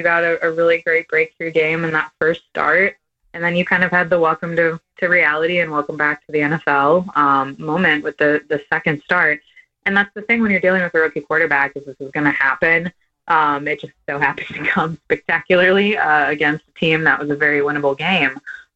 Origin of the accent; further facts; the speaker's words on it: Chicago, Illinois, United States; So I'm from Chicago originally, so I know pain unlike